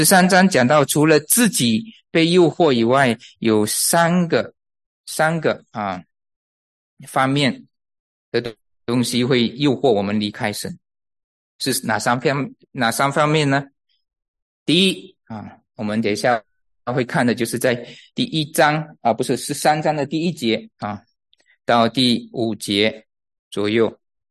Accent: Malaysia; moved away; 我是从马来西亚来的，马来西亚是个回教国家啊，是个回教国家。

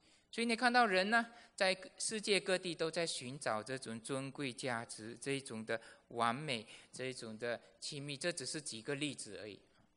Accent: China; 所以我们中国人有这个观念啊，我们要孝敬祖宗，是不是？

